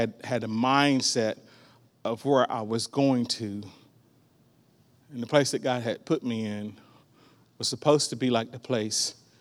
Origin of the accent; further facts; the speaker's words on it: Virginia, United States; now in Oklahoma, United States; When I came to Oklahoma from Virginia, I was in a pretty much predominantly black environment.